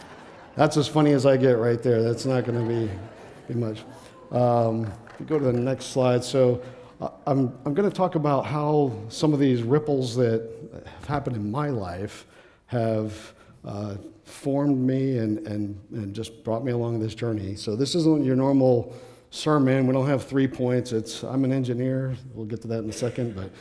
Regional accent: Illinois, United States; born there; also born or lived in Kansas / Maine / Puerto Rico; So my parents were from Indiana. I was born in Illinois at Chanute Air Force Base. My dad was in the Air Force.

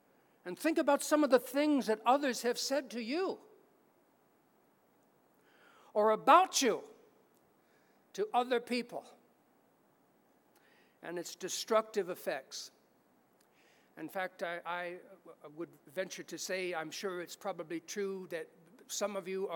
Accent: California, United States; I'm from California, fires all the time.

